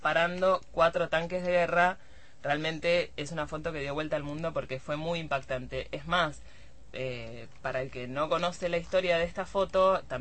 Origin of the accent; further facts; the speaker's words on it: La Plata, Buenos Aires Province, Argentina; también nosotros porque somos platenses